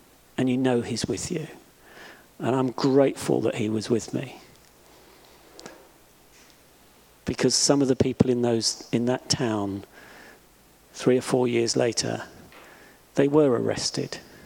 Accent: England, United Kingdom; I said, "Yeah, I'm English."

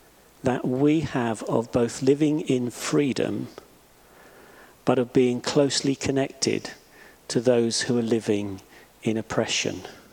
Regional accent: England, United Kingdom; I said, "Yeah, I'm English."

